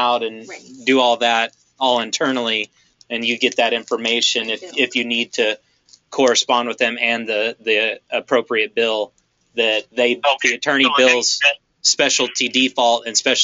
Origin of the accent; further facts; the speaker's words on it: Fort Worth, Texas, United States; You know, I grew up there. I grew up in Fort Worth.